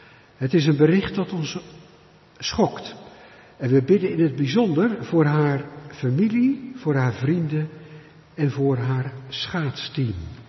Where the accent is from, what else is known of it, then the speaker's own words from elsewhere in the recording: Netherlands; Dat is een bericht dat ons schokt als Nederlanders.